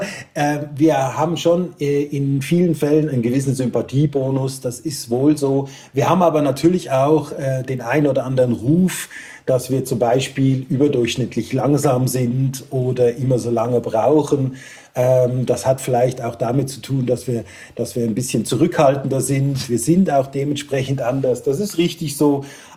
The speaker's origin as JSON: {"language": "German", "country": "Switzerland", "said": "Als Schweizer ist es natürlich toll"}